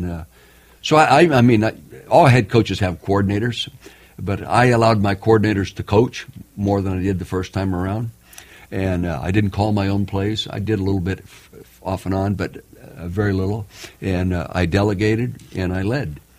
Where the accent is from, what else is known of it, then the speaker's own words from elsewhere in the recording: Calistoga, California, United States; Well, I was born in Calistoga, the north end of the Napa Valley.